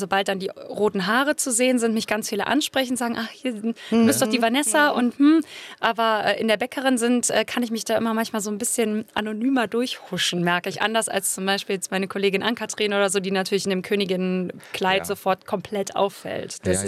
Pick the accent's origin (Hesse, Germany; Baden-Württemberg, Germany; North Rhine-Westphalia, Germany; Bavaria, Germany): North Rhine-Westphalia, Germany; Und ich komme, wie gesagt, aus Nordrhein-Westfalen, bin auch in Nordrhein-Westfalen auf eine Schauspielschule gegangen